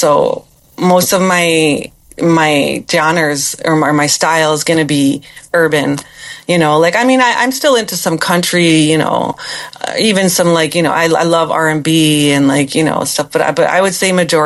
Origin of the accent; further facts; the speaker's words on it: Toronto, Ontario, Canada; I'm an urban girl. Like, I was born in Toronto. I was living in my grandma's house in Etobicoke. So I'm a city girl.